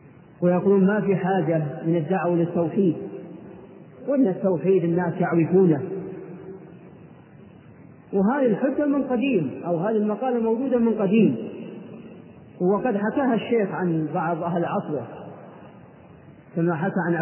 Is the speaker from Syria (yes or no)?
no; Riyadh, Riyadh Province, Saudi Arabia; هذا عندنا في الرياض